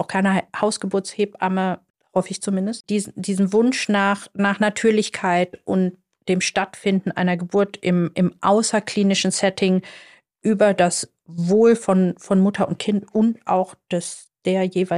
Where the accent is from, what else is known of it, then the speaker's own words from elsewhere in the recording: North Rhine-Westphalia, Germany; Ah, ich komme ja ursprünglich aus dem Ruhrgebiet und habe da gelernt und hatte da auch schon eine Praxis.